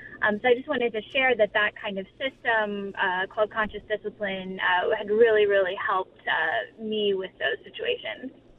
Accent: Florida, United States; I'm from Florida originally, so I didn't have it moving to this area.

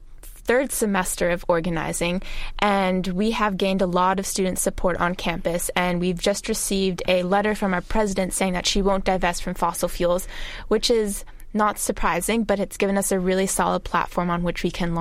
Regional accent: Maine, United States; I grew up in Maine, and that's where my heart and soul live.

